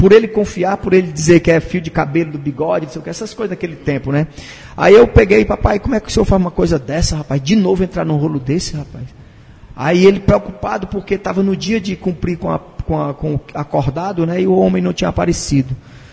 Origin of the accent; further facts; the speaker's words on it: Itatira, Ceará, Brazil; born there; Eu nasci no pé da serra do interior, da Itatira, né? Na verdade, eu não nasci em Canindé, eu nasci em Itatira